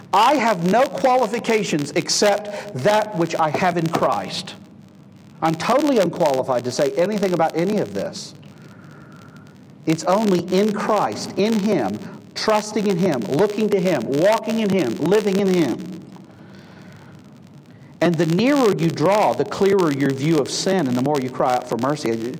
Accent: Southern United States, United States; I come from the South, where all kinds, everybody's walk the aisle and give the preacher their hand

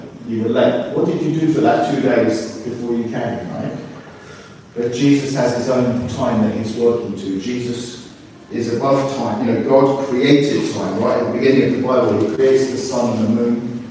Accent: Larnaca, Larnaca District, Cyprus; I grew up in Cyprus in a town called Larnaca

